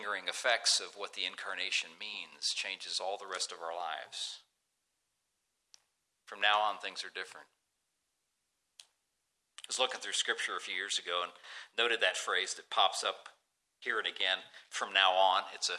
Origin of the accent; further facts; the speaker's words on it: Ohio, United States; I grew up in Northeast Ohio, and my dad had largely been involved in building the house that I was, you know, born to hospital, brought to, raised in, lived most of my life in.